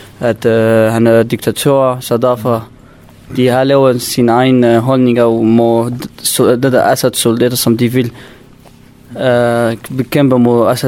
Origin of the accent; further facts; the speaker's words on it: Midan Akbas, Aleppo Governorate, Syria; Danish is a second language; now in Denmark; Jeg kommer fra en lille by, den hedder Midan Akbas, som min far er fra derovre, men altså, jeg har også en lejlighed i Afrin. Men jeg er også kurder, men jeg har boet i Aleppo, da jeg fødte derovre.